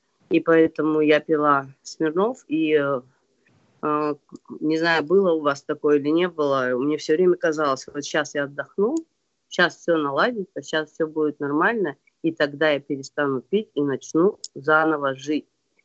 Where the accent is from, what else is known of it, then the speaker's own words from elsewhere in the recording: Kazakhstan; moved away as an adult; now in United States; И я сама из Казахстана, и я приехала в Америку